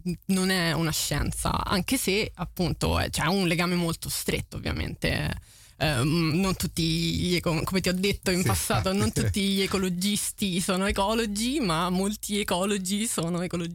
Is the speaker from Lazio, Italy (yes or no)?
yes; Frascati, Lazio, Italy; il Parco Regionale dei Castelli Romani, che è da dove provengo io sono nata a Frascati